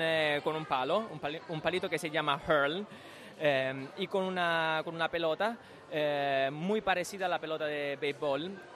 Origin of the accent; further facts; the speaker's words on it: Italy; Spanish is a second language; now in Ireland; Yo soy italiano, yo no soy hispanohablante como madrelingua, pero bueno, estoy bien conectado con la comunidad.